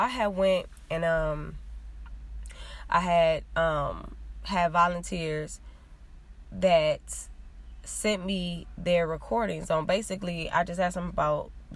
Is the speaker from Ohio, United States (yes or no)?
yes; Cleveland, Ohio, United States; I'm from Cleveland or whatever